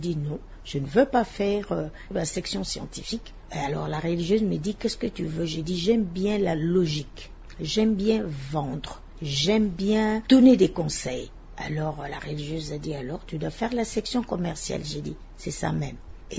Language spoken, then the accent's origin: French; Kinshasa, DR Congo; born there; je suis née à Kinshasa le 5 juin 1956. À Kinshasa, à l'époque, c'était Léopoldville. Moi, je suis de Léopoldville, je ne suis pas de Kinshasa.